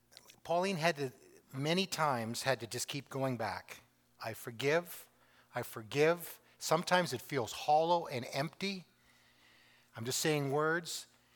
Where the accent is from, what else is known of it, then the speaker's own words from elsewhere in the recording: Canada; And to tell them, I'm from Canada and we're praying for you.